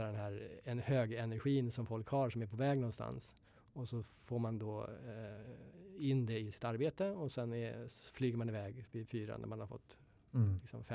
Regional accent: Sweden; Men då förklarade jag för henne att jag är svensk så jag har 5 veckors semester.

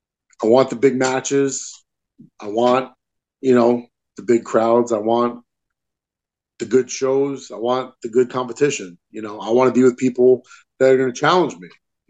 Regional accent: New Jersey, United States; I'm like, "Hey, I'm from New Jersey." You know, as a kid, you know, you relate to that kind of thing.

